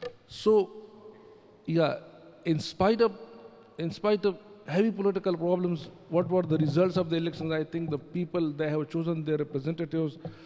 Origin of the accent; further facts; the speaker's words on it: Pakistan; now in London, United Kingdom; I come from Pakistan.